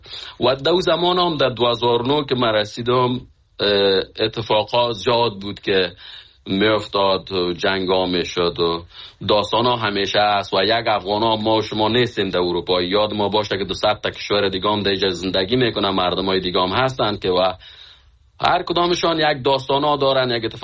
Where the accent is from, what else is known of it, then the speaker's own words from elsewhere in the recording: Khinjan, Baghlan, Afghanistan; moved away as an adult; من از فامیل بسیار فقیر از افغانستان هستم که از سالنگ هستم، از خنجان، فامیل ما اونجا زندگی میکنن که از اونجا آمدیم.